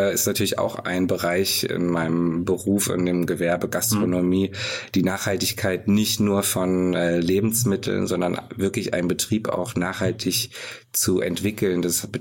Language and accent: German; Fulda, Hesse, Germany; Also ich bin katholisch aufgewachsen hier in Fulda.